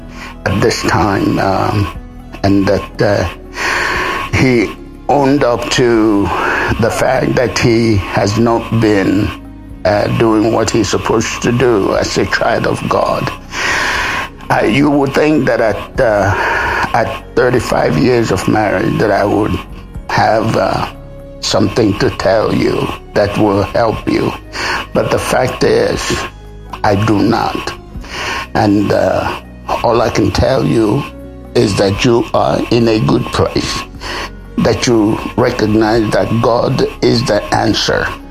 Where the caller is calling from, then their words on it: South Sudan; As usual, I'm calling in from South Sudan.